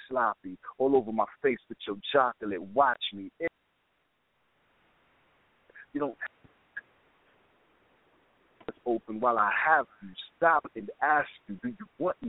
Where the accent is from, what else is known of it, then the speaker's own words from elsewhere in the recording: Brooklyn, New York, United States; And, you know, growing up in Brooklyn, you learn how to hustle real quick and hard.